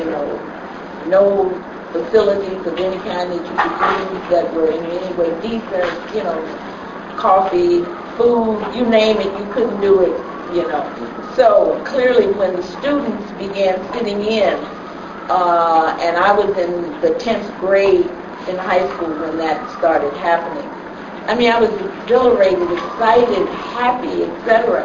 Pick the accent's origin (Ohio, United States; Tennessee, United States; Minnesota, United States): Tennessee, United States; Memphis; I mean, you know, I grew up in Memphis, Tennessee, where Jim Crow was the way of life.